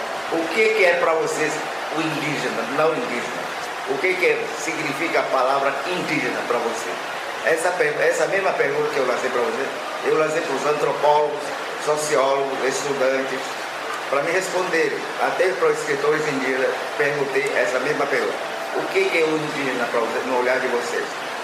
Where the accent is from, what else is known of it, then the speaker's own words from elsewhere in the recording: Amazonas, Brazil; Eu sou oriundo da Amazônia, especificamente do estado do Amazonas, da região do Alto Rio Negro, sou da etnia Tucano.